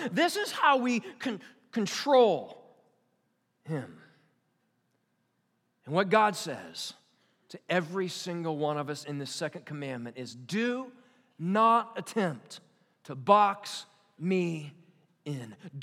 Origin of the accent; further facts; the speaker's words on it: Kansas, United States; I grew up in Kansas. It was a wonderful place to grow up. It's a wonderful place to be from, right?